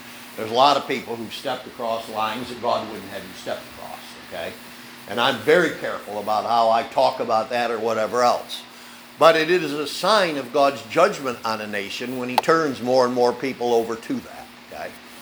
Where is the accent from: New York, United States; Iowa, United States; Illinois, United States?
New York, United States; And, you know, I grew up in Cattaraugus County, barefoot or whatever else.